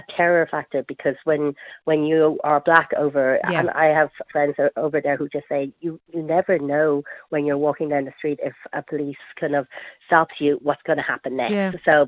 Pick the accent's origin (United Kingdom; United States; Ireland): Ireland; I am not. I'm Irish myself. I think we're a wonderful nation.